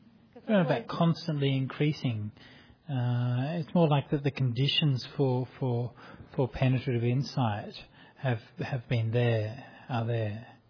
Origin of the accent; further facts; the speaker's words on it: Perth, Western Australia, Australia; When I was a kid, I grew up in Perth